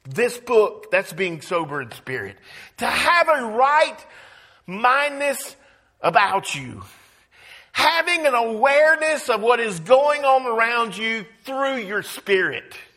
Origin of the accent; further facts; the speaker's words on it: Georgia, United States; I grew up in Georgia and I remember going down Forest Park.